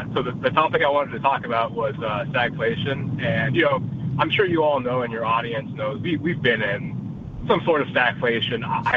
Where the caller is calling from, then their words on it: Virginia, United States; Yes, I'm calling in from Virginia, and I'm actually driving back home